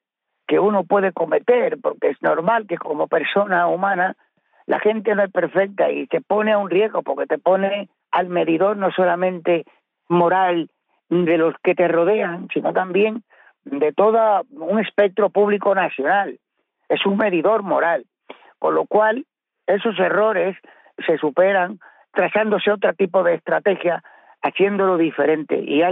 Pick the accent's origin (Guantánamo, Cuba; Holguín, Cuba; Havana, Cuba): Guantánamo, Cuba; Baracoa; moved away; Baracoa, mi pueblo, gente sencilla, gente humilde, gente muy solidaria, gente muy fraterna, muy común y corriente.